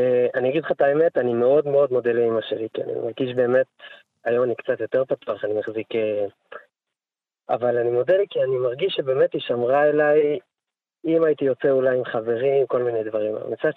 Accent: Jerusalem, Jerusalem District, Israel; בן 25. גדלתי במשפחה ירושלמית מאוד מאוד סגורה

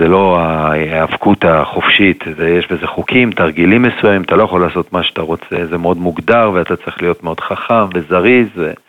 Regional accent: Beersheba, Southern District, Israel; לא, מהסיבה הפשוטה, כי אנחנו גדלנו בבתים מסורתיים, הייתה הנהגה כזו מסורתית בבאר שבע

